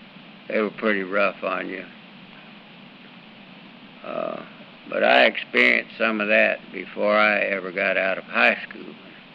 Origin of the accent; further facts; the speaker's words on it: Nogales, Arizona, United States; I was a minority, and I was raised in Nogales, Arizona, and 85% of our student body was Mexican. It's right on the Mexican border